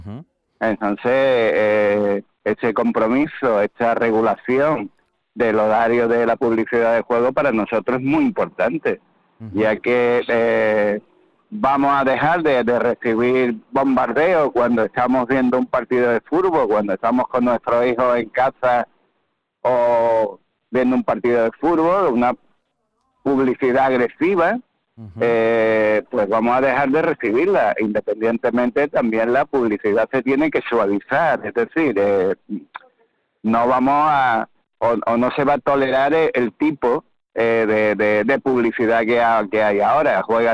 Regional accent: Málaga, Andalusia, Spain; yo soy de Málaga

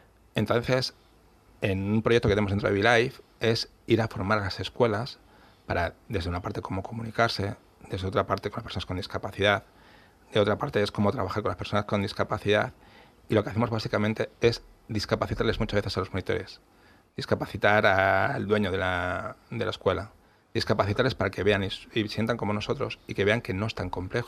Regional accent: Valladolid, Castile and León, Spain; Es que soy de Valladolid, se nota, ¿no?

